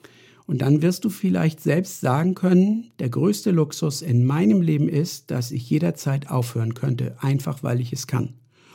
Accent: Northern Germany, Germany; Bin ja Norddeutscher, hört man ja auch.

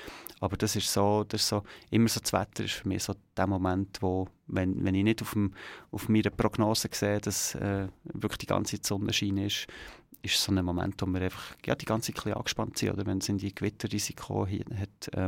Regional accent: Schlieren, Zurich, Switzerland; weil ich bin in Schlieren aufgewachsen und denke immer hinten rauf

